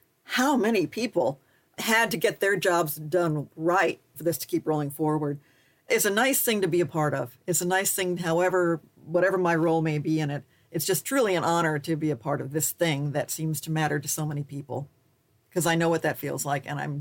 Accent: Wisconsin, United States; born there; I was born in Wisconsin.

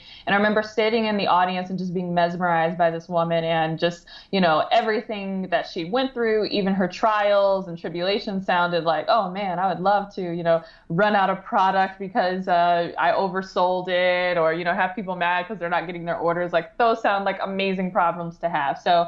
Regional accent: Detroit, Michigan, United States; I grew up in the Metro Detroit area.

